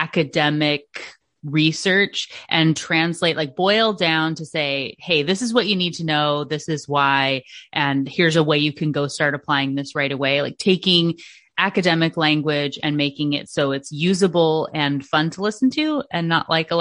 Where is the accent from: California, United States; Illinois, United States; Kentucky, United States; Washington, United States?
Washington, United States; also born or lived in Alaska; In Washington State. So I'm originally from Alaska.